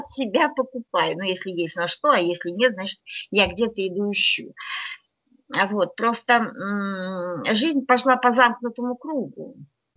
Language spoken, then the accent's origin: Russian; Vyshny Volochyok, Tver Oblast, Russia; now in Moscow, Russia; я вообще из Тверской области, город Вышний Волочек, и вот там вот я всю свою сознательную жизнь жила